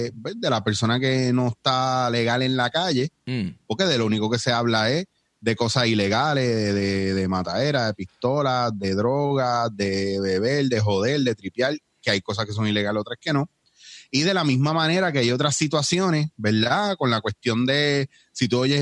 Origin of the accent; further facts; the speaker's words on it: New York, United States; born there; Yo soy ciudadano americano. Yo nací en Nueva York.